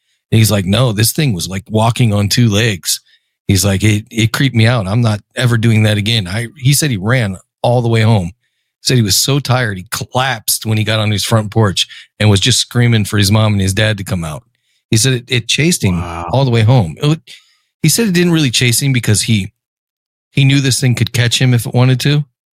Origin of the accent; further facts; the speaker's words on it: Ohio, United States; So growing up in Ohio, you know, we have lots of cornfields there and lots of cow pastures and lots of farmland.